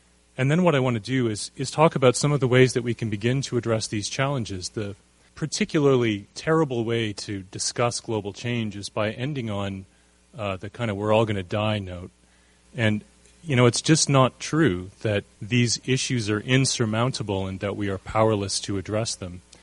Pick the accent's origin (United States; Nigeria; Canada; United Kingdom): Canada; So I'm from Canada